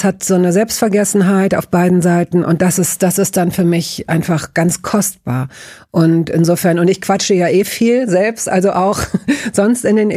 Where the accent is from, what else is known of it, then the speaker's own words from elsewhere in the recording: Hanover, Lower Saxony, Germany; Mein Vater war Zahnarzt, ich komme aus Hannover